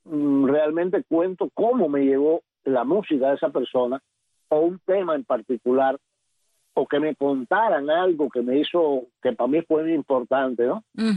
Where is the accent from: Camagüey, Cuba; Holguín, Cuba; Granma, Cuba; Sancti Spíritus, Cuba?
Granma, Cuba; Bayamo; la noche de los carnavales de Bayamo, en mi pueblo